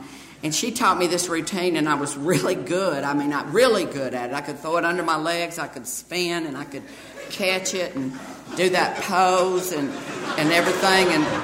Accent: Deep South, United States; I grew up in the Deep South. I don't know what your first clue would be, but I grew up in the Deep South

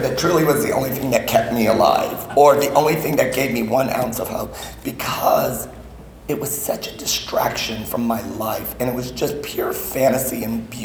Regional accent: Van Nuys, California, United States; You know, I was a minority in Van Nuys. And anyway, so I'm from Van Nuys, and you know, I grew up in that family

